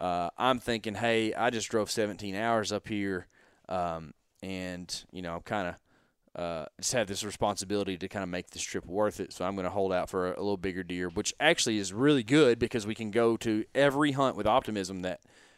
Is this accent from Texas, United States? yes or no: yes; Texas, United States; I mean, we're from Texas, right? You get a snowflake on film.